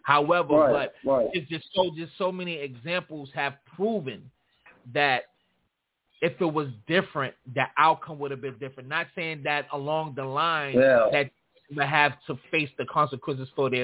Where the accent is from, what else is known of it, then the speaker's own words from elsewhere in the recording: Australia; accent: American; Nah. I'm from Australia. I just got a real thick United States accent.